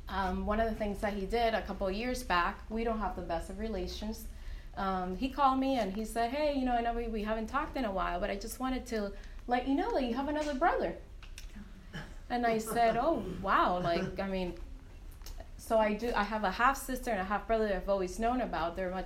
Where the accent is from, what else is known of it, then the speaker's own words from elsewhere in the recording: Cuba; English is a second language; moved away; I was raised in Cuba. Cuba is still a communist country, and church was illegal for a decade or so while I was in Cuba.